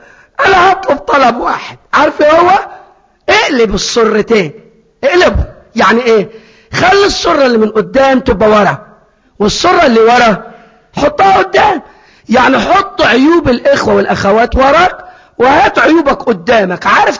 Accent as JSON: {"language": "Arabic", "country": "Egypt", "said": "زمان زمان عندنا في مصر قبل ما تبقى محلات والدنيا بقي الدنيا"}